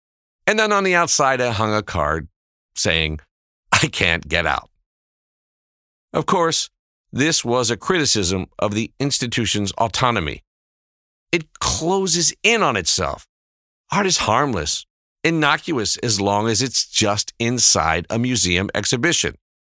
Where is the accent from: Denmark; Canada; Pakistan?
Denmark; Falster, Zealand; now in Copenhagen, Denmark; When I came to Copenhagen from Falster, there was a really long way into Copenhagen.